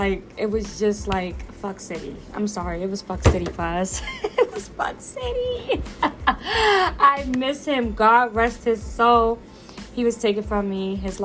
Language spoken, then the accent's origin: English; Brooklyn, New York, United States; Not Coney Island, but I am from Brooklyn, New York. From the sty, if you're wondering.